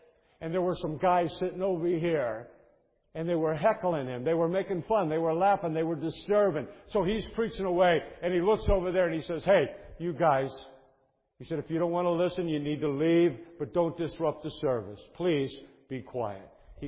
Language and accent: English; Chicago, Illinois, United States; I'm from Chicago, Illinois, and I'm not a Baptist.